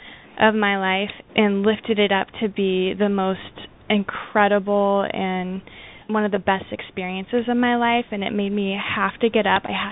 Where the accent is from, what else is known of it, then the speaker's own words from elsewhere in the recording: Santa Barbara, California, United States; she was doing the Christmas show at the Arlington Theater in Santa Barbara, in my hometown.